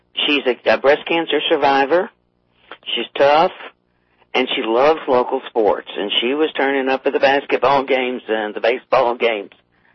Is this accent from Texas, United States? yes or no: yes; Texas, United States; now in Tucson, United States; And I live in Tucson, which, you know, and I come from Texas, and I always say, well, Tucson is the Austin of Arizona.